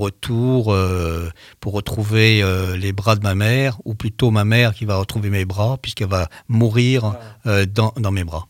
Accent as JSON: {"language": "French", "town": "Brest", "region": "Brittany", "country": "France", "tie": "born there", "said": "Et ça me fait plaisir de rendre hommage à ma ville natale."}